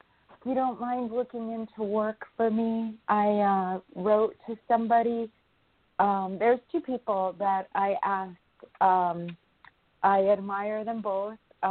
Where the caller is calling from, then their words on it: New York, United States; New York.